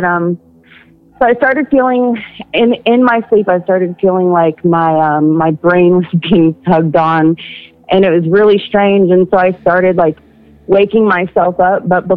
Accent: Tennessee, United States; I'm from Tennessee.

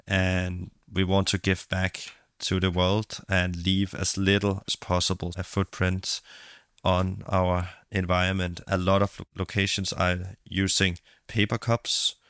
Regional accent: Vibo, Calabria, Italy; I was born in 2001 in Vibo. Grew up with my dad in the military and my mom working as a nurse at the hospital.

